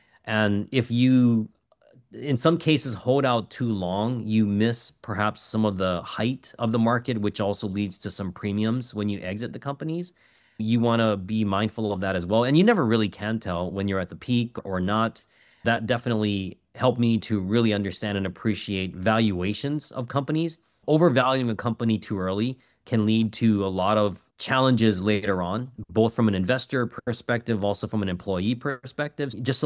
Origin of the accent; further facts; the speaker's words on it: Hawaii, United States; I'm from Hawaii originally, and in Hawaii, we have islands